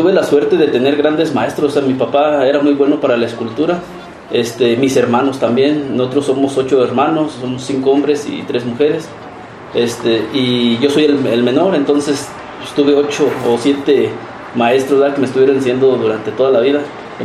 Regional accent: Paso del Alto, Guanajuato, Mexico; Venimos de Paso del Alto, Guanajuato.

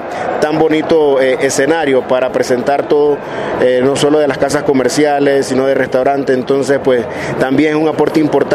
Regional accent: Chiriquí, Panama; En el caso de nuestra provincia, que somos de Chiriquí, se juega casi que desde el día miércoles en las temporadas altas.

